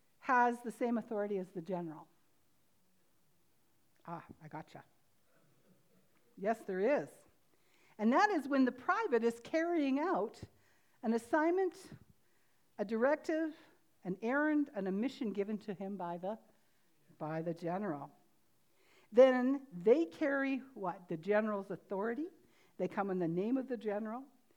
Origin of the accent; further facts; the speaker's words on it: Canada; because I'm a Canadian, born and bred.